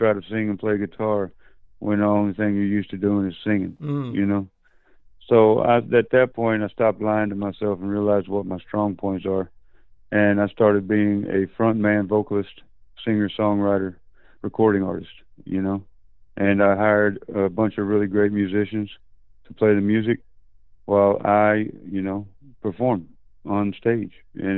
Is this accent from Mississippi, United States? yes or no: no; Grand Prairie, Texas, United States; also born or lived in Lubbock; From the time I was born to the time I was 20, I lived in Grand Prairie, Texas. And then I moved from Grand Prairie to Lubbock.